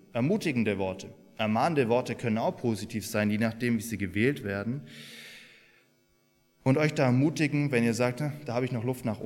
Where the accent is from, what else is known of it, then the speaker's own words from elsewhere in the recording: Swabia, Germany; Ich bin ja ein Schwabe, eigentlich. Und es gibt im Schwäbischen ein Sprichwort